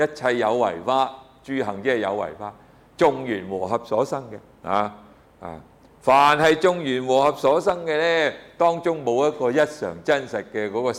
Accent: China; 好似我哋中國人咧執住有一個魂魄在我哋嘅身嗰度走出嚟噶嘛

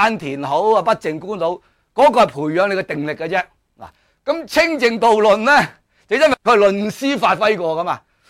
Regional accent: China; 但是佢就正常我哋中国人话斋啦

